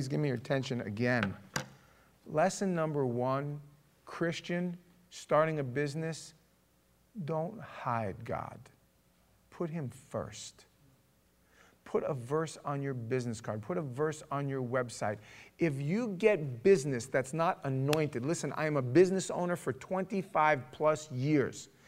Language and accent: English; Queens, New York, United States; I'm from the city, I'm from Queens, Howard Beach, New York